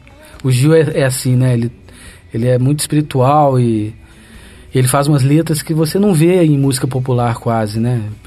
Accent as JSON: {"language": "Portuguese", "town": "Belo Horizonte", "region": "Minas Gerais", "country": "Brazil", "said": "Eu sou de BH."}